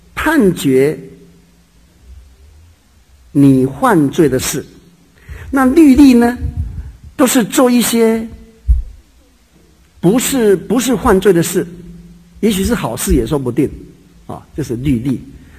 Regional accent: Fujian, China; 在我们福建话说的更行呀

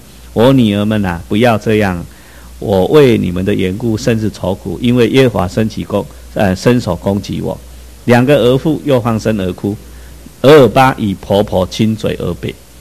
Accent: China; 其实我们中国人跟犹太社会有一点很像

